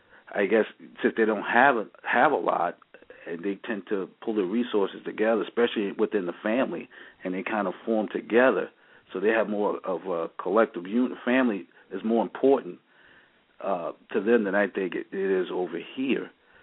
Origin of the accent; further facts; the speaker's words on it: New York, United States; And I remember growing up in New York, we were more in tune with our neighbors.